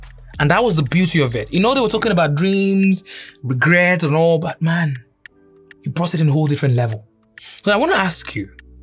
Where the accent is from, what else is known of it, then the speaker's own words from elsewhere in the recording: Nigeria; I speak normal way as a Nigerian, right?